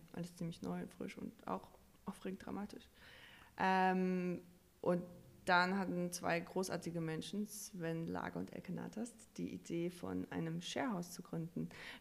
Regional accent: North Rhine-Westphalia, Germany; also born or lived in Marburg; now in Berlin, Germany; Ich komme ursprünglich aus dem Pott, aus dem Ruhrgebiet. Da bin ich aber nur groß geworden. Also ich glaube, bin ich halt aufgewachsen. Seit 2013 das erste Mal in Berlin, durfte dann nochmal nach Marburg ziehen und seit 2016 wieder hier zurück

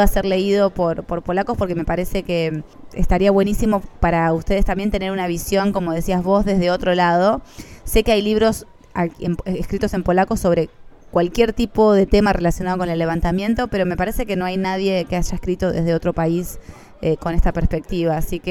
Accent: Argentina; now in Warsaw, Poland; Yo sé que soy argentina, pero también creo que es una circunstancia.

